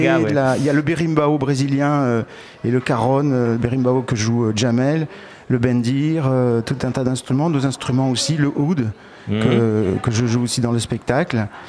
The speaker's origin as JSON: {"language": "French", "town": "Marseille", "region": "Provence-Alpes-Côte d'Azur", "country": "France", "lives_now": "Isère, France", "said": "En fait je suis originaire de Marseille, mais maintenant j'habite en Isère, c'est là où j'ai rencontré Marie."}